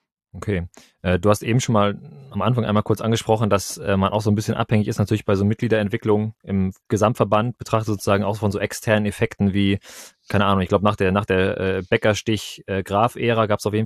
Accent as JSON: {"language": "German", "town": "Kiel", "region": "Schleswig-Holstein", "country": "Germany", "said": "Ich komme hier aus dem Norden, ganz oben aus Kiel."}